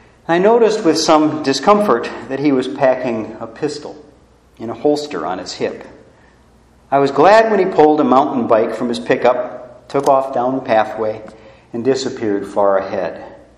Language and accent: English; Illinois, United States; now in Oregon, United States; Growing up in Illinois, I'd heard about rivers that run like liquid crystal.